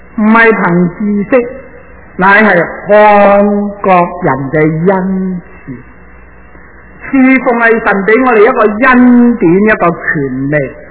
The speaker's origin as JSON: {"language": "Chinese", "country": "China", "said": "合乎中道的意思就是说中庸之道，我们中国人中庸之道是最好的。"}